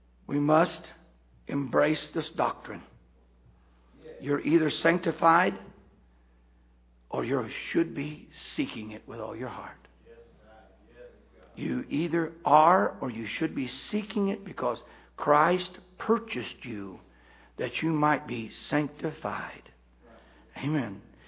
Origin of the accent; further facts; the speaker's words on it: Indiana, United States; The old timers, when I was raised up around Indiana, would talk about restoring things